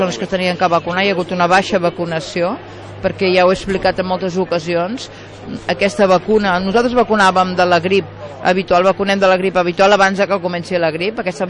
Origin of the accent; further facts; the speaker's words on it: Sant Gregori, Catalonia, Spain; Les Planes, jo saben que sóc de Sant Gregori, de forma part dels meus paisatges totalment, i de casa meva